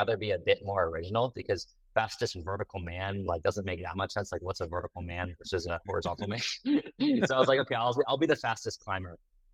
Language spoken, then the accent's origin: English; Dallas, Texas, United States; So I grew up in Dallas. There is no mountains around me. It's like the probably the flattest place in the world.